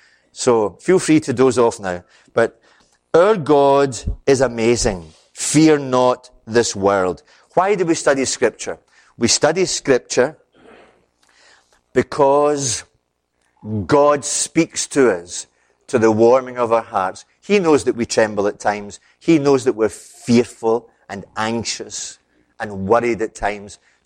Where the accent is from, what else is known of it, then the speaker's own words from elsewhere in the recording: Glasgow, Scotland, United Kingdom; And being a Glaswegian, I get very aggressive towards people like that.